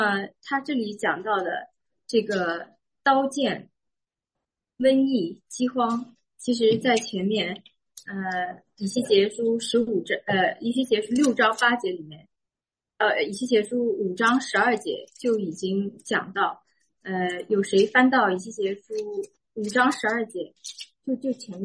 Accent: China; 就好像我们中国人那个放那个烟火

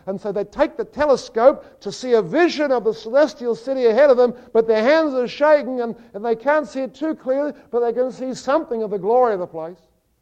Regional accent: Melbourne, Victoria, Australia; I come from Melbourne, Victoria.

